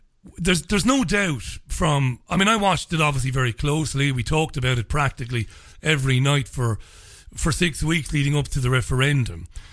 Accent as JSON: {"language": "English", "country": "Ireland", "said": "I'm an immigrant. I'm from the Republic of Ireland. I'm an immigrant in this country."}